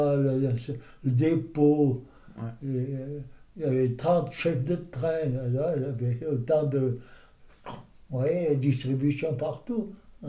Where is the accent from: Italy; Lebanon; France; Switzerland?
Switzerland; Valais; Je suis valaisan, ouais.